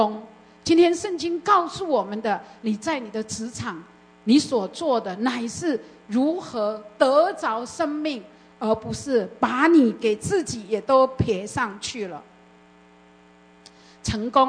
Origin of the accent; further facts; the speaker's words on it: Taiwan; 我记得我从小在台湾的教育，在台湾长大的时候